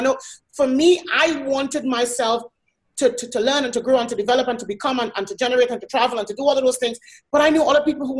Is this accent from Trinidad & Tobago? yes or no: yes; Trinidad & Tobago; I grew up in Trinidad and Tobago, and I grew up very poor.